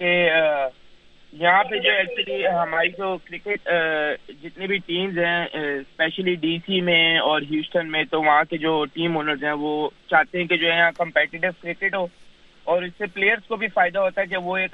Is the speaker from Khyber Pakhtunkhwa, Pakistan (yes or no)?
no; Karachi, Sindh, Pakistan; now in Chicago, United States; اور میں پاکستان کراچی سے ہوں, اور میں اپنے شکاگو میں رہتا ہوں